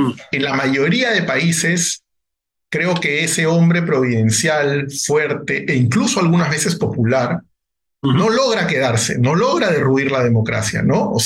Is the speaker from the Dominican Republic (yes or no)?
no; Peru; En mi país incluso, ¿no? En el Perú, por ejemplo, también